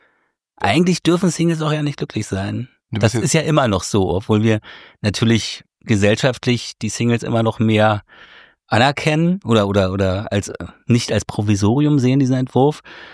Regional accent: Berlin, Germany; Ich bin in Ost-Berlin aufgewachsen. In Berlin-Köpenick war das. Und hab sozusagen die ersten 14 Jahre meines Lebens im Osten gelebt.

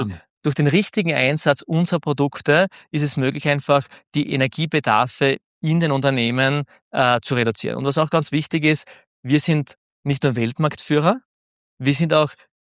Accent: Knittelfeld, Styria, Austria; Was für mich immer klar war, Heimat in Knittelfeld

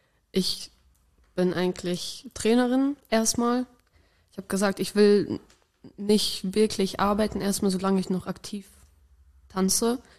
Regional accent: Ibbenbüren, North Rhine-Westphalia, Germany; weil wir kommen ja eigentlich auch aus Ibbenbüren. Das ist noch eine Stunde von Münster entfernt.

